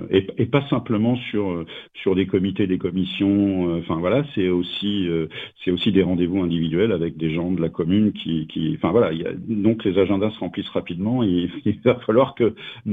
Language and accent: French; Le Blanc, Centre-Val de Loire, France; born there; Donc, je suis né au Blanc en 1961, en tout début janvier.